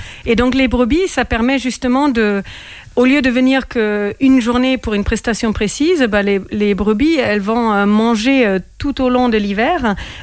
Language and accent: French; Germany; French is a second language; now in France; Et donc oui, j'ai grandi en Allemagne